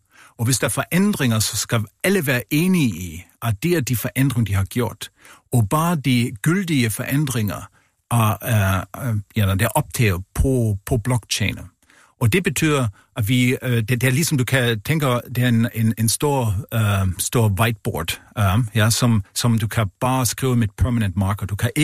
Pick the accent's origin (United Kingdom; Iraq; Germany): Germany; Danish is a second language; Ja, jeg er tysker, ja.